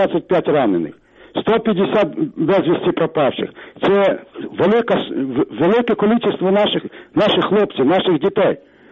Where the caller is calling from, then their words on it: Vinnytsia, Vinnytsia Oblast, Ukraine; Я з Вінниці.